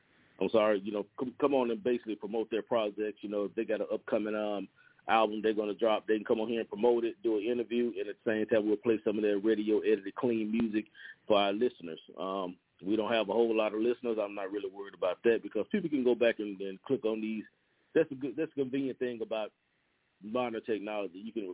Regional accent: Monroe, Louisiana, United States; I'm from Monroe. He's about an hour and a half away from me in Shreveport.

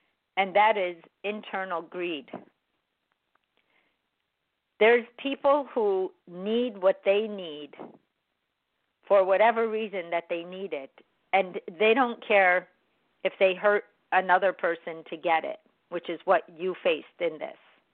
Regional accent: Chicago, Illinois, United States; born there; because I have an Arabic background, I'm not Iraqi, I'm not even I was born in America, in Chicago

